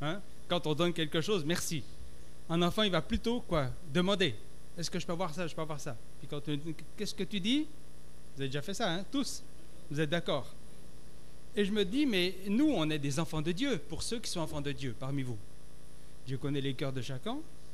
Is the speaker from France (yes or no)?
no; Switzerland; parce que je suis d'origine de Suisse où j'aime bien la neige.